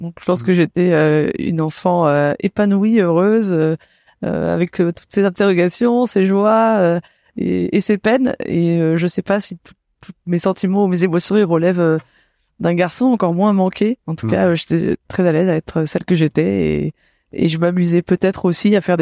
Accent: Auvergne-Rhône-Alpes, France; Alors, à 7 ans, je suis arrivée dans la Drôme à ce moment-là.

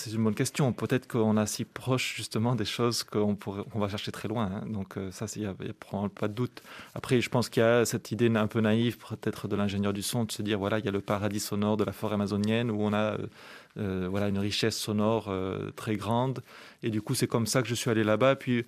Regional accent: Southern France, France; Moi, je viens donc du sud de la France, d'un petit village dans lequel il y avait pas vraiment, les gens ne voyageaient pas vraiment

